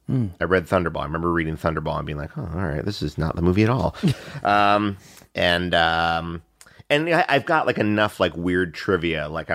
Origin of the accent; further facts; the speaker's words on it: New York, United States; And what was great was growing up in New York, we used to have... and they're coming back now, but we used to have all these great little rep cinemas all over the place.